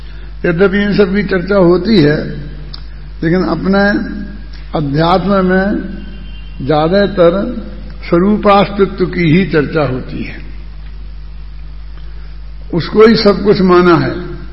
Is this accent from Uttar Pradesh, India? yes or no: no; Rajasthan, India; हम राजस्थानी हैं और भारतीय भी हैं